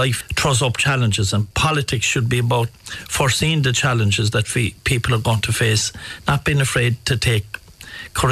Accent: Tarbert, Munster, Ireland; also born or lived in Dublin; I'm from Tarbert. I went to Dublin at 17 after finishing school, about 9 years, and came back to Tralee.

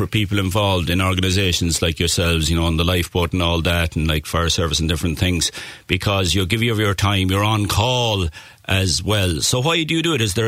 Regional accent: Munster, Ireland; I come from South Kerry as well. Everything is about the sea, isn't it?

